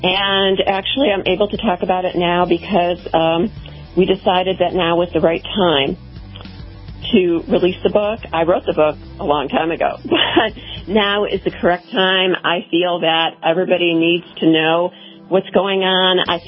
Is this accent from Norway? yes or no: no; Serbia; English is a second language; now in United States; the way I grew up being silenced in Yugoslavia